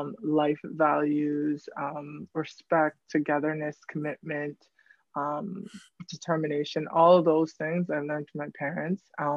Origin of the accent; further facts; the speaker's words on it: Scarborough, Ontario, Canada; also born or lived in Brampton; So I grew up in Scarborough, and we moved to Brampton in my high school years.